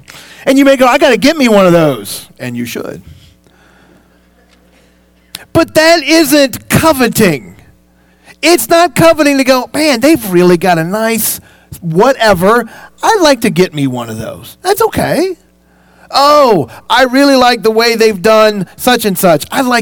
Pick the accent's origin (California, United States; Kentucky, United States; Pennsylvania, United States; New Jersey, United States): Kentucky, United States; Louisville; moved away as an adult; Now, I'm from Louisville. We have snow. Not like this.